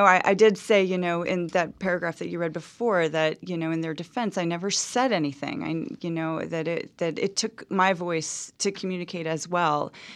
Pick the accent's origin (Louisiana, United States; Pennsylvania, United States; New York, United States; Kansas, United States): Louisiana, United States; New Orleans; I grew up in New Orleans, which is an alcohol culture. So that was just always around.